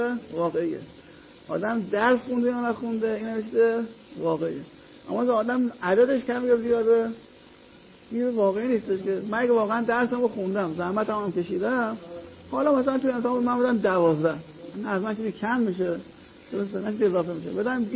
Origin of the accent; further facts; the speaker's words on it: Iran; تو من ایرانی ام، اینا هم ایرانی ان دیگه